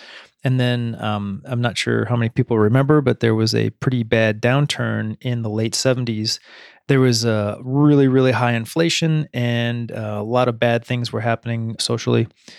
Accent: Akron, Ohio, United States; So I grew up in a medium-sized city in Ohio, Akron.

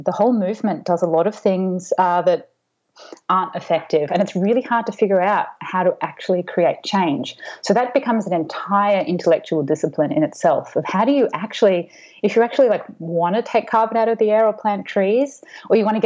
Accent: Australia; I grew up in Australia

